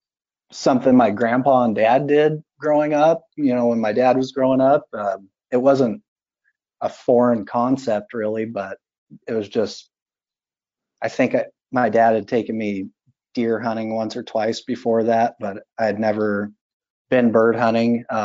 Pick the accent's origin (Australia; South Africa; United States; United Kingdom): United States; California; I was born and raised in the San Joaquin Valley of California, basically dead center of the state. If you've ever eaten an almond, it probably came from, you know, within 30 miles of where I was raised.